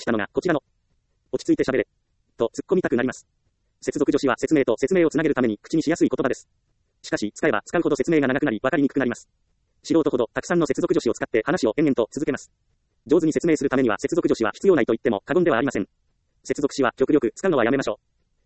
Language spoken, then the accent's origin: Japanese; Ehime, Japan; 私は愛媛県出身ですから